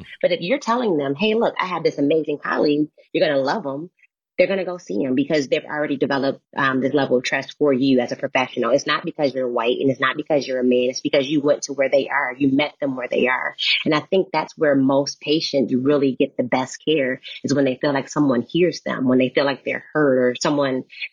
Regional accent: Detroit, Michigan, United States; I'm from Detroit. I didn't have a person that looked like me in Detroit saying, hey, you can be a dental hygienist or a dentist.

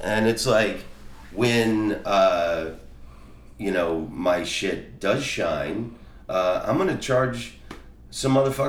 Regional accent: Florida, United States; you know, I'm from Florida. There's a ton of improvs there.

